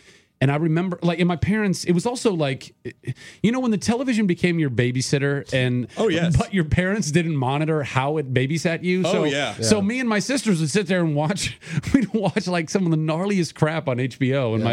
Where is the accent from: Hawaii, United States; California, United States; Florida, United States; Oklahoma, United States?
California, United States; Ventura; also born or lived in Ohio; No, well, I grew up in Ventura. I did theater in Ohio, so it was like a little second home growing up.